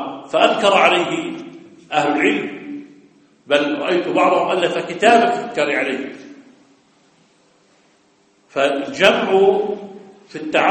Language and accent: Arabic; Jordan; واحد منهم عندنا في الأردن صاحب رسالة دكتوراه